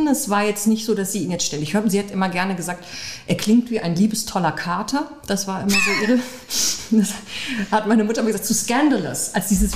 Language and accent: German; Bavaria, Germany; Ich bin in Bayern auf dem Land aufgewachsen, da gab es damals kein Tattoo-Studio.